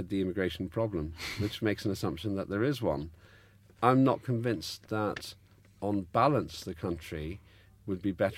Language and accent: English; Northern Ireland, United Kingdom; Yes, I was brought up in Northern Ireland